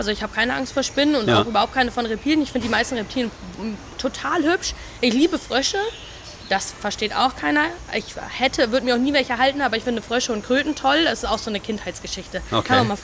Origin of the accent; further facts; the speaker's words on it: Hamburg, Germany; Also ich komme aus dem Süden von Hamburg.